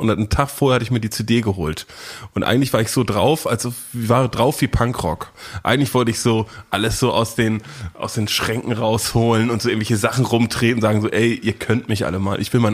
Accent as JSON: {"language": "German", "region": "Northern Germany", "country": "Germany", "said": "ich bin ja aus der Kleinstadt aus Norddeutschland"}